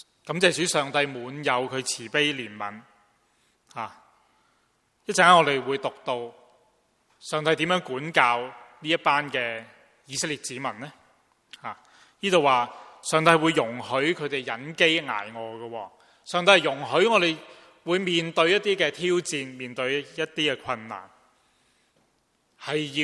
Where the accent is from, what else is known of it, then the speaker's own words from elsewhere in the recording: Guangdong, China; 刚才我们用我们广东人的俗语